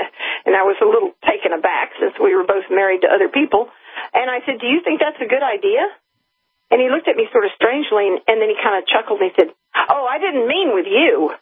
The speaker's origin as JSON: {"language": "English", "town": "Hot Springs", "region": "Arkansas", "country": "United States", "tie": "born or raised there", "said": "I mean, you got to remember, we grew up in Hot Springs. Our families were friends for years."}